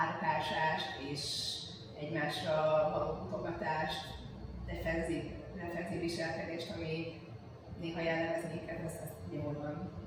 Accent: Hungary; also born or lived in Canada; Kanadába születtem, édesapám egy posztdoktori képzést csinált a Montreali Egyetemen, és én kisgyerekként éltem kint, szóval elég fiatalon költöztem haza, már az óda közepén is itthon tanultam.

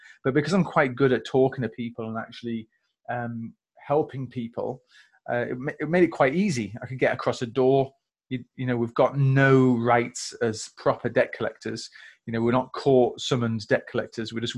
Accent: Yorkshire and the Humber, United Kingdom; also born or lived in Germany; I was born in Germany, grew up moving around army bases, things like that as well. And then I settled in North Yorkshire.

